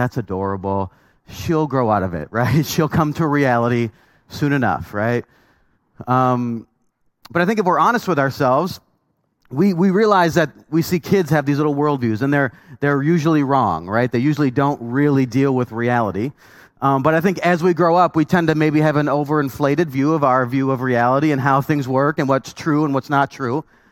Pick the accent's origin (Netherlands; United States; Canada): Canada; I grew up born and raised in Canada, so I was cheering for a different team, okay?